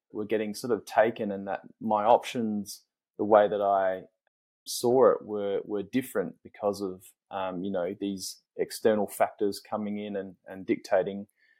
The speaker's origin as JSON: {"language": "English", "region": "South Australia", "country": "Australia", "said": "a 50-acre parcel of land in my home state of South Australia, the Adelaide Hills."}